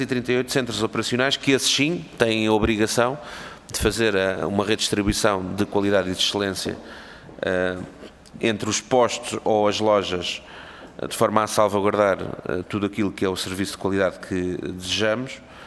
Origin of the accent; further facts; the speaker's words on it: Almada, Setúbal, Portugal; Eu sou de Almada e fechou há pouco tempo um posto